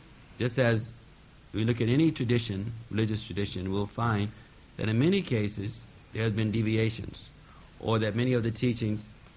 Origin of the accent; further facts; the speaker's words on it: Midwest, United States; born there; Well, yes, I was born in America, in the Midwest, and my family background was a Christian background.